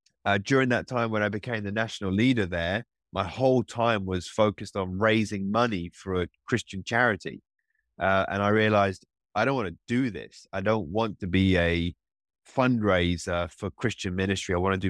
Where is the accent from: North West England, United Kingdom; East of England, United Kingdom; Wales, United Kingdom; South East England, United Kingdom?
South East England, United Kingdom; Reading; we were about to plant a church with ARC in Reading, which is my hometown.